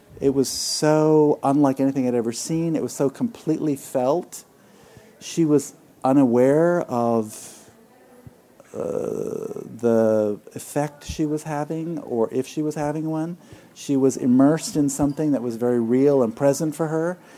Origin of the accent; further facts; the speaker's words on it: New York, United States; now in San Francisco, United States; I think when I came here from New York, I was, you know, a typical New York snob